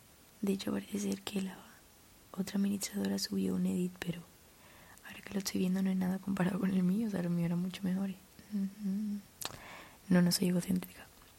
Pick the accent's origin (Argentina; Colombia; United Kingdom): United Kingdom; England; Spanish is a second language; soy inglesa